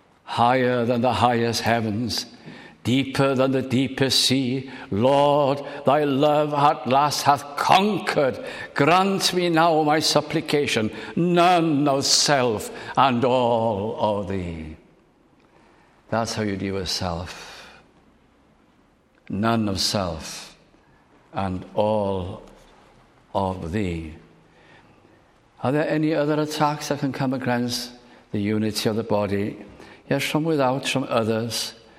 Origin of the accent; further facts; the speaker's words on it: North West England, United Kingdom; I lived long away. I was brought up in South Lancashire, and the college was in Aberystwyth